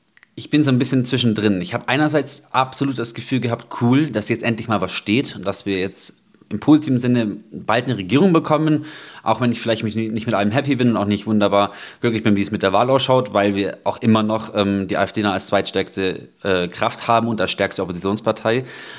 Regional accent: Kempten, Bavaria, Germany; auf dem Land sein zu können, wo ich ursprünglich herkomme, eben aus Kempten

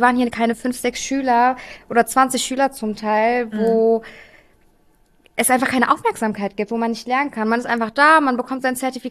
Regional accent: Wiesbaden, Hesse, Germany; ich komme aus Wiesbaden

